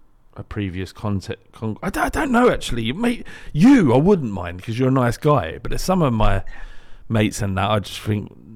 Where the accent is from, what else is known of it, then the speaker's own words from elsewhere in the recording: London, United Kingdom; now in West Country, United Kingdom; I'm coming from London and the pool of fish is greater than that in other areas. Like where I live now, which is a small town in the West Country